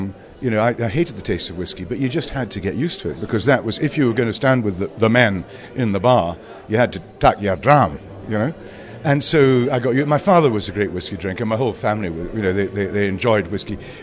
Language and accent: English; Isle of Arran, Scotland, United Kingdom; I was brought up on the Isle of Arran